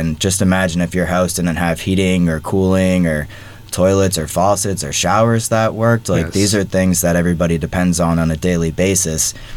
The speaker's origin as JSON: {"language": "English", "town": "Franklin", "region": "Massachusetts", "country": "United States", "tie": "born or raised there", "said": "Yeah, so I grew up in Franklin. My family grew up here, and it's been a long road to get to this point. I went to Franklin High School, then I went to Westfield State University"}